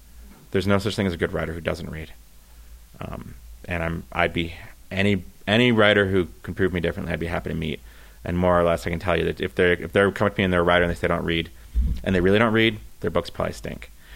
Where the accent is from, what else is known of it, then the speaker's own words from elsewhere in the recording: Canada; Growing up in Canada, there's a lot of Canadian fiction that doesn't cross the border